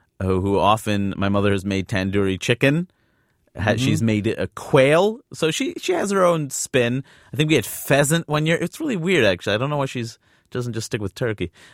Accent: New York City, New York, United States; she's worried about me walking around in New York. And I am from New York.

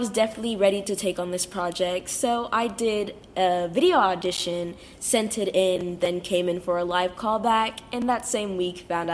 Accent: Cincinnati, Ohio, United States; born and raised in Cincinnati, and I'm only 14 years old.

